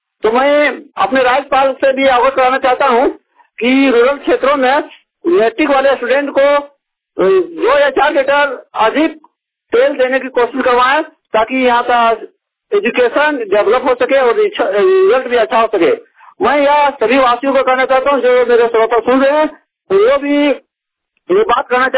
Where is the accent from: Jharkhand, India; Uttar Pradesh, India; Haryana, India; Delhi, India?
Delhi, India; दिल्ली से हूँ।